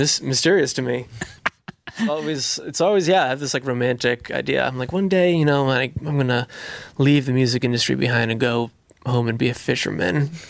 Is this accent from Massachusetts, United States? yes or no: yes; Massachusetts, United States; I'm from Massachusetts originally, so.